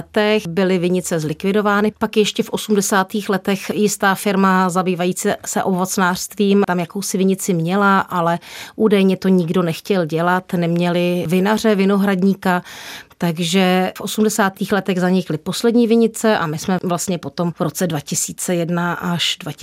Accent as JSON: {"language": "Czech", "town": "Slaný", "region": "Central Bohemian Region", "country": "Czechia", "lives_now": "Kvíc, Czechia", "said": "Pocházím ze Slaného, nicméně do Kvíce jsme se nastěhovali v rámci té restituce zpátky"}